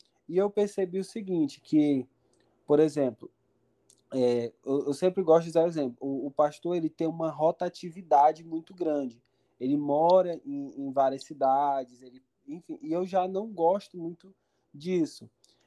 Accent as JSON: {"language": "Portuguese", "town": "Itupiranga", "region": "Pará", "country": "Brazil", "tie": "born or raised there", "said": "aqui, eu sou daqui, nasci aqui no Hospital Municipal."}